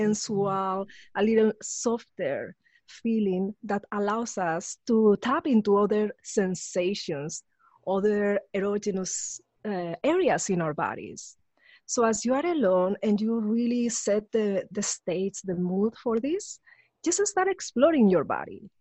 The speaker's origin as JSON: {"language": "English", "country": "Spain", "tie": "born or raised there", "said": "growing up in Spain was very dramatic for me. I was the only Black person I met until I was 14. Because my dad is from Nigeria, but my mom left him. Mm. So my mom is part German."}